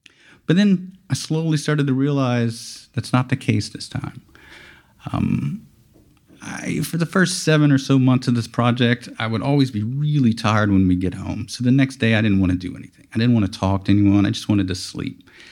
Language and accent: English; Lafayette, Louisiana, United States; So I'm from Lafayette, Louisiana, not too far from here. But all of my family is from these small towns in northern Louisiana near the Mississippi River.